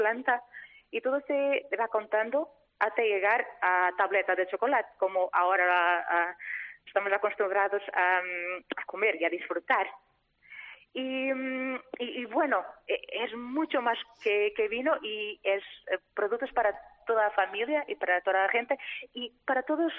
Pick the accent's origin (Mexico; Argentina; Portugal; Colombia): Portugal; Porto, Porto District; Que siempre estoy aquí y siempre vengo cosas muy buenas para comer y para disfrutar de mi pueblo, de mi ciudad.